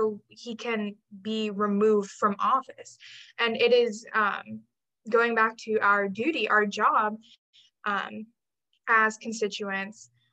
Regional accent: Venezuela; I'm from Venezuela, so like talking about how relations between the United States and Venezuela has been a big thing for me forever.

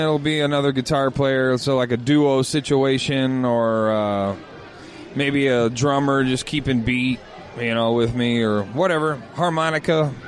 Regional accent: Chicago, Illinois, United States; maybe I get a little bit of a leeway because I'm from Chicago

